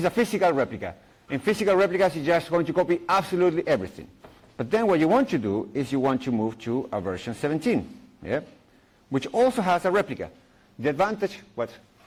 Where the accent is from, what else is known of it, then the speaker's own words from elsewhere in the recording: Chile; now in Belgium; I'm originally from Chile, living in Belgium since the beginning of the century.